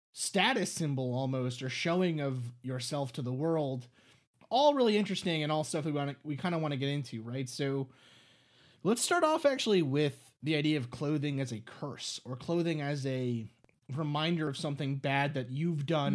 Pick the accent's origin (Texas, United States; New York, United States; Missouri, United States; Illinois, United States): New York, United States; New York City; So I grew up in New York City, and there's a huge population, there is a sizable population, much more sizable than in other parts of the country, the United States, of Hasidic, various sects of Hasidic Jews, right?